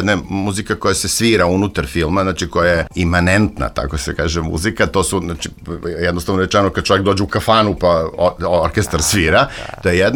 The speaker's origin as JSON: {"language": "Serbian", "country": "Serbia", "said": "ali ja je osjećam kao Srbin najviše sa ove naše strane"}